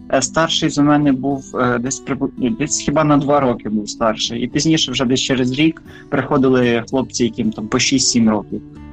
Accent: Berdychiv, Zhytomyr Oblast, Ukraine; now in Zhytomyr, Ukraine; мені 20 років. Я з Бердичева, з парафії непорочного зачаття Пресвятої Діви Марії. Це місце більш відоме як Всеукраїнський санктуарій Матері Божої Бердичівської. Зараз я навчаюсь в Житомирі

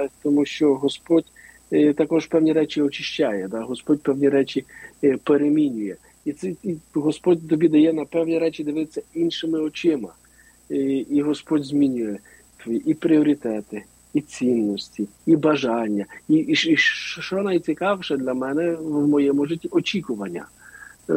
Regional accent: Berdychiv, Zhytomyr Oblast, Ukraine; moved away; коли я приїхав в Бердичів, да, після 20 років, я виїхав з Бердичева у 2000-му, вернувся в 2020-му.

